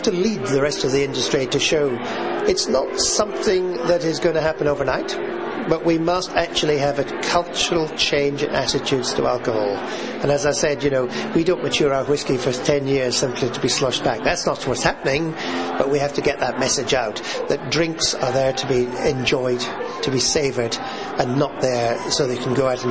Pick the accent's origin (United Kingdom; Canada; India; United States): United Kingdom; Edinburgh, Scotland; So I decided on my first Christmas and New Year back in Edinburgh, which was my hometown